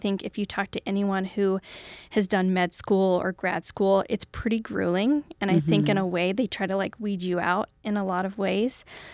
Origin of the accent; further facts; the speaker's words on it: Lewiston, Idaho, United States; I grew up in Lewiston, Idaho. So I'm a true Idahoan through and through.